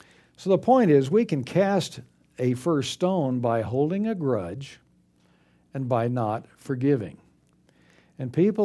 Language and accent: English; Texas, United States; I grew up in West Texas, and if you've ever been to West Texas, it is desert, rocks, sand, rattlesnakes, cactus, hot.